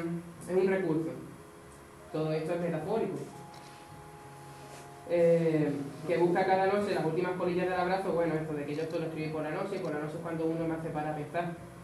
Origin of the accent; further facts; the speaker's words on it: Andalusia, Spain; accent: Andalusian; tengo un acento muy andaluz. Yo pienso en andaluz, pero claro, tengo en cuenta que estoy escribiendo en castellano